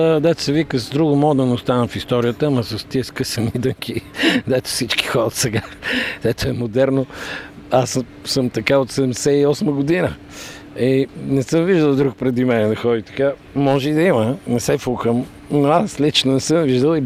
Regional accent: Varna, Varna Province, Bulgaria; Освен това имам тук роднини в Варна и детство, юношество, първи трепети, всичко е свързано с Варна и точно с тази морска градина.

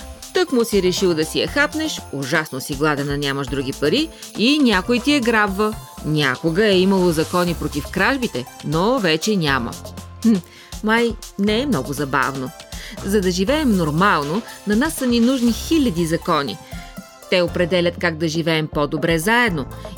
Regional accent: Dobrich, Dobrich Province, Bulgaria; в моя роден град Добрич

